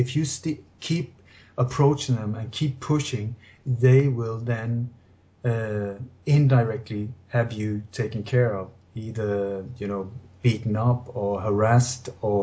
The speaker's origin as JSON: {"language": "English", "country": "Denmark", "tie": "born there", "also_born_or_lived": "Sweden", "second_language": "English", "said": "I was born in Denmark in a family that was very much involved in the resistance movement against the Nazi occupation during the Second World War."}